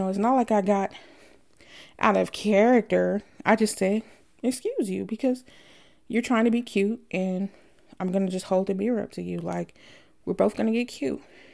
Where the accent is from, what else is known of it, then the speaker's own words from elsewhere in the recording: the South, United States; You know, I'm from the South. I like to have my wits about me.